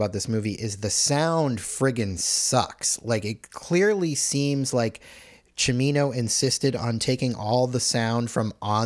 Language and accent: English; Boston, Massachusetts, United States; because I grew up around Boston. I've spent a lot of time around Harvard